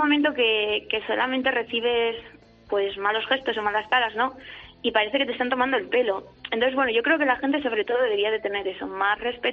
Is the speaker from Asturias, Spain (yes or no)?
yes; Cabrales, Asturias, Spain; yo por ejemplo, ya te digo, soy de Cabrales y aquí hay muchos chavales que por afición, porque les gusta, tienen rebaños pues de ganado